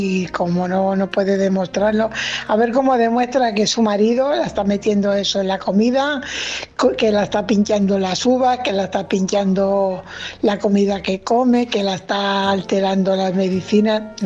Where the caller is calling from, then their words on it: Fuenlabrada, Community of Madrid, Spain; corresponsal de Fuenlabrada.